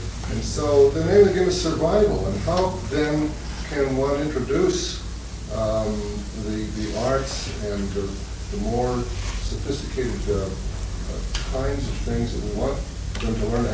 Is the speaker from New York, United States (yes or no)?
no; Texas, United States; I'm a pastor and a writer. I'm also from Texas.